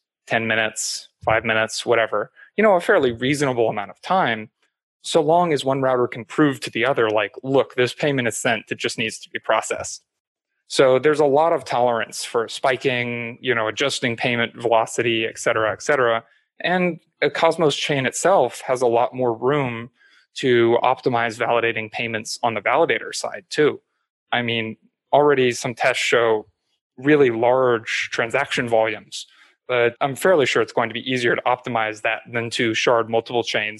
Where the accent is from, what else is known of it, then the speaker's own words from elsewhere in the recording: United States; if I, as an American, were to try and go and build a bunch of fiber in certain countries, they would stop me from doing it.